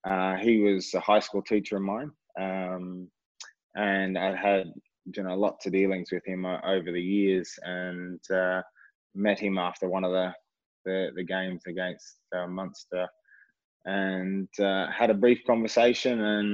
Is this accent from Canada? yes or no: no; Australia; growing up in Australia, you don't kick the ball a lot.